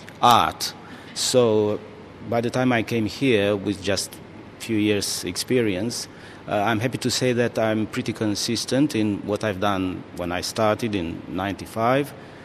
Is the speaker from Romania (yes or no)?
yes; Romania; English is a second language; moved away as an adult; now in Greece; I come from Romania. I lived half of my life in a communist dictatorship, and when the gate was open and the communism finished, I ended up in Greece